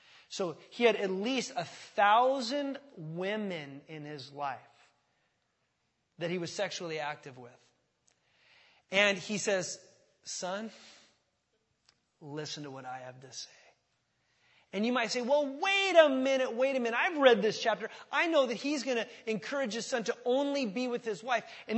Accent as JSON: {"language": "English", "region": "California", "country": "United States", "tie": "born or raised there", "said": "Yeah, I grew up down in Southern California, and they offered a driver's education class, and I took it."}